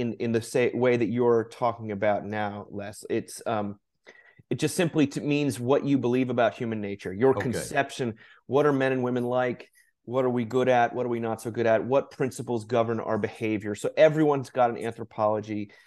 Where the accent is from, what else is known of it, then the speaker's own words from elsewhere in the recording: New York City, New York, United States; moved away as an adult; now in Virginia, United States; I'm originally from New York City, actually. So moved down here about 14 years ago.